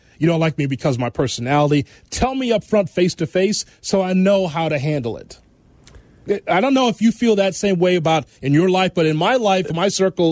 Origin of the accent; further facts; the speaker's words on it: Chicago, Illinois, United States; I'm not going anywhere. I'm an American and I'm a mm-hmm. Chicagoan.